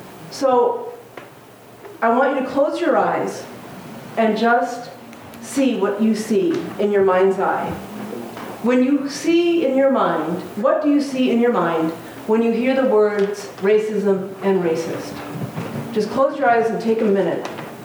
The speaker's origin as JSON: {"language": "English", "town": "Chicago", "region": "Illinois", "country": "United States", "tie": "born or raised there", "said": "Speaking as a Chicagoan, as a woman who's always grown up in the Midwest and Northern United States."}